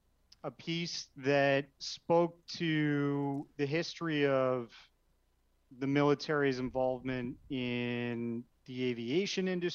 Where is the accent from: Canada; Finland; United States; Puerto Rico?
Canada; I'm Canadian, so I'm definitely a faker there. Can't say I'm American